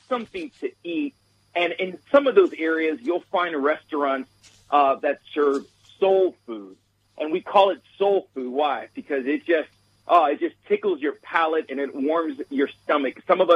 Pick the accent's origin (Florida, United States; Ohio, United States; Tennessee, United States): Florida, United States; now in Boston, United States; I'm originally from Florida. I now live in the Boston area, but I'm originally from Florida.